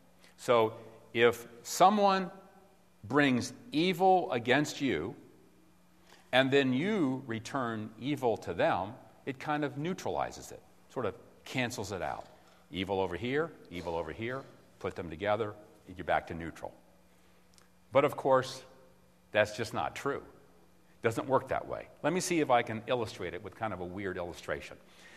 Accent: Virginia, United States; Now, I'm from Virginia.

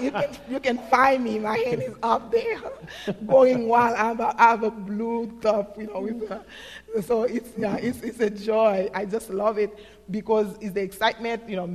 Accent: New York City, New York, United States; I came from New York City. I knew nobody in this area.

